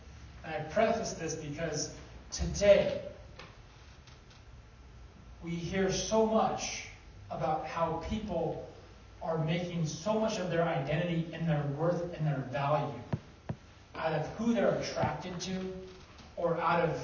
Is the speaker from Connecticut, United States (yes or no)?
no; Nevada, United States; I used to listen to the NPR show in Nevada a little bit when I lived in my home state there.